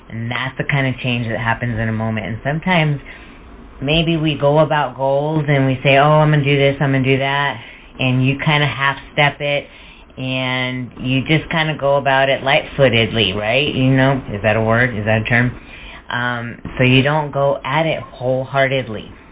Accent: Long Beach, California, United States; But, yep, I grew up in Long Beach, so I'm born and raised here.

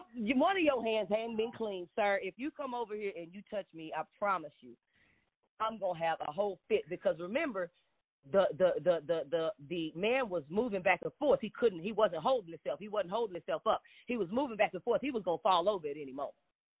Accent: Texas, United States; I'm from Texas, you know, so I'm friendly, you know, and I already knew when I get to New York, kid, don't you bring that friendly Texas stuff down here.

